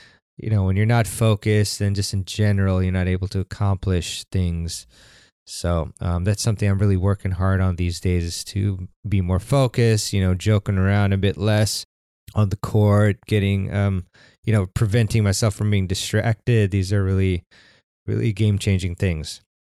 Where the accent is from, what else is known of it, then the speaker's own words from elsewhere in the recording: United States; I'm American, but I prefer to say football.